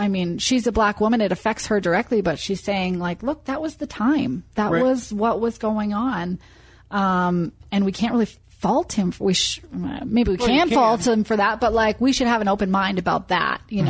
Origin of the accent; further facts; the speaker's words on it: Maine, United States; now in Utah, United States; And I put myself in this because I grew up in Maine and now I live in Utah.